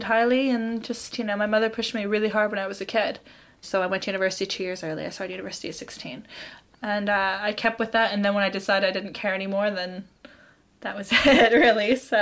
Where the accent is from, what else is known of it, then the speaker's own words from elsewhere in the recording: London, United Kingdom; I'm from London